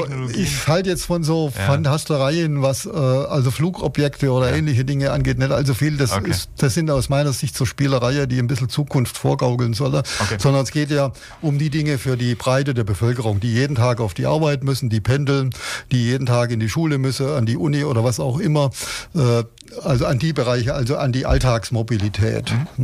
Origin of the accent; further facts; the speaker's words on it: Ulm, Baden-Württemberg, Germany; In meiner Kindheit in Ulm war es so, dass für uns das Wasserkraftwerk in Böfingen unter das war, wo wir wussten, da kommt unser Strom her.